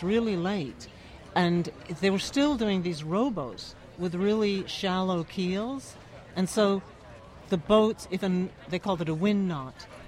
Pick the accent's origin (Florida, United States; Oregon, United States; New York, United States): Oregon, United States; I grew up largely on the Oregon coast, and there were always fishing families going out.